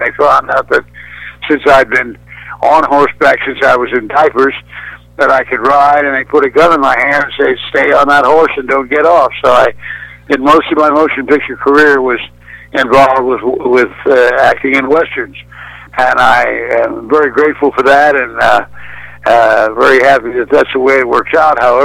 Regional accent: Oregon, United States; also born or lived in Los Angeles; I was raised primarily in Oregon until my junior high school years, and then we started spending winters in California. I went to the last year of junior high and high school in Los Angeles.

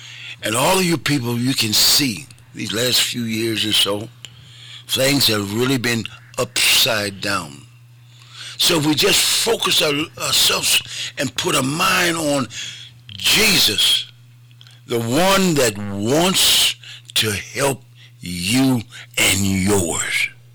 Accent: Waterloo, Iowa, United States; I'm from Waterloo, Iowa. The history of Waterloo, Iowa is across those tracks. I get it. I got brought it with me.

